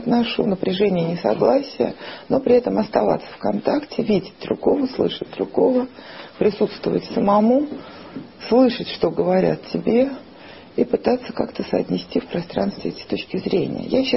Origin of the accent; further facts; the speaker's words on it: Moscow, Russia; born there; also born or lived in Saint Petersburg; в Москве я живу 20 с небольшим лет, 24 года. А до этого я жила в Питере, и хотя родилась в Москве, какая-то часть жизни большая моя прошла в Питере